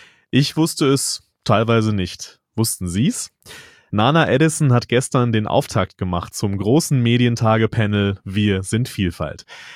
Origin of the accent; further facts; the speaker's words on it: North Rhine-Westphalia, Germany; Ja, das mit dem Dat und Wat, das habe ich als gebürtiger Westfaler auch kapiert.